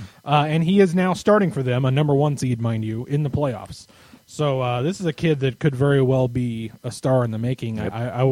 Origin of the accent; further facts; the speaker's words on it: Indianapolis, Indiana, United States; I grew up in Indy, and I heard men's league players there using it all the time.